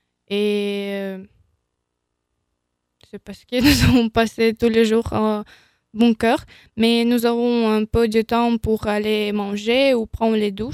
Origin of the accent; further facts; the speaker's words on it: Mena, Chernihiv Oblast, Ukraine; also born or lived in Kharkiv; Je faisais mes études à Kharkiv, mais ma ville natale s'appelle Mena, c'est à côté de Tchernihiv.